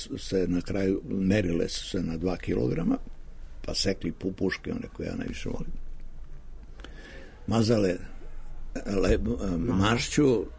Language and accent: Serbian; Belgrade, Serbia; Ja sam odrastao na Čukarici, to je radnički kraj.